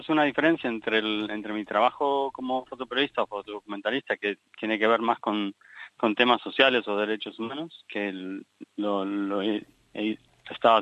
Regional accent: Argentina; moved away; aunque viajo con pasaporte español, soy argentino y nací ahí, y hace mucho tiempo que no vivo ahí

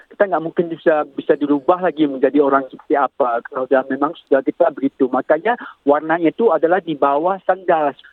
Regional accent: Sumatra, Indonesia; Saya, dari Sumatera betul

